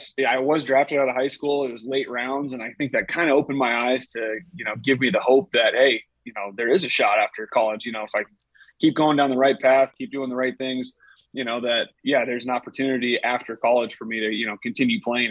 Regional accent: South Dakota, United States; I think that, growing up in South Dakota, I probably played baseball, probably five months out of the year.

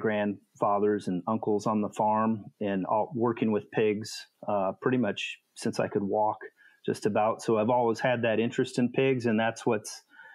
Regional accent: United States; I thought that was that was odd for me being an American where we don't have haven't had that limitation.

